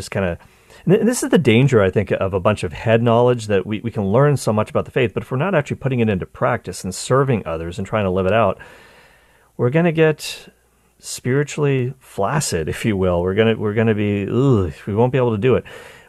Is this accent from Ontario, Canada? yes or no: no; Cole Harbour, Nova Scotia, Canada; Nathan McKinnon, who's from my hometown of Cole Harbour, Nova Scotia.